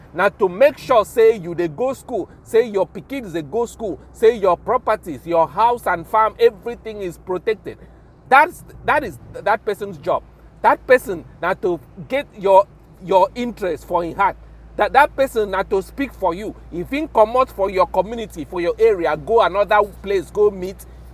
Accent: Nigeria; I'm from Nigeria and I know how we are suffering.

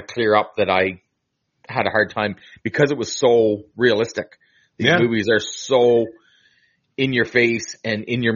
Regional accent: Canada; I'm Canadian, you're American, our borders are right beside each other.

